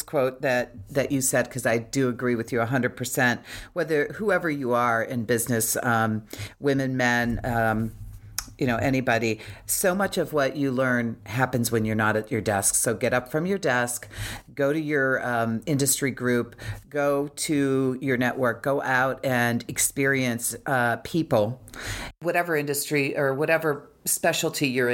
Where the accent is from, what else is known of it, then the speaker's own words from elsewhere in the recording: Washington, United States; in my hometown, the greater Washington area